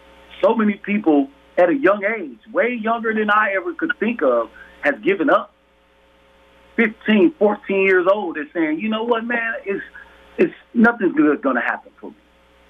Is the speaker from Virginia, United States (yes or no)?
no; Milwaukee, Wisconsin, United States; Because I grew up in the Milwaukee that had the big manufacturing boom.